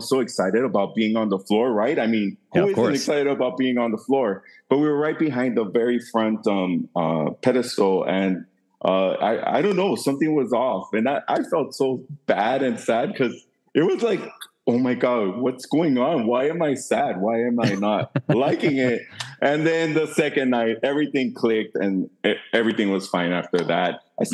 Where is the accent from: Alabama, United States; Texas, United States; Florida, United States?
Texas, United States; El Paso; because I'm from El Paso, Texas. So we had driven road trip to LA.